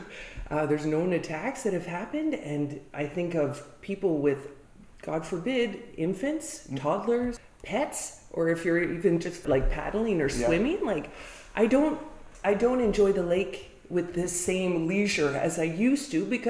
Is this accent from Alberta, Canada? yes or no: no; Quebec, Canada; My parents, I grew up on Brome Lake, full disclosure, so they're residents in Robinson Bay.